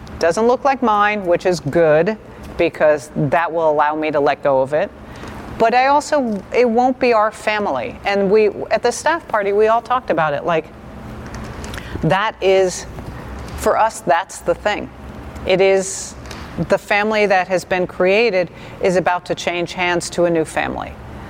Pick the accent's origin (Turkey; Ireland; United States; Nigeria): United States; New York City, New York; I grew up in New York City. My whole life has been in theater, backstage